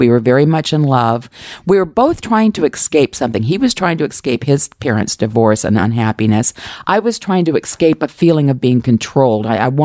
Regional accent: the South, United States; Those were pretty much our options, at least where I grew up. I grew up in the South.

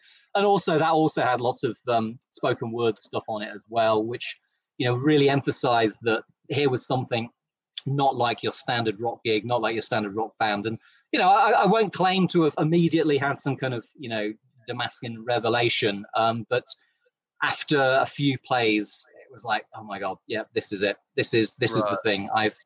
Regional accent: East Midlands, United Kingdom; I'm from the East Midlands, and so heavy metal is in my blood.

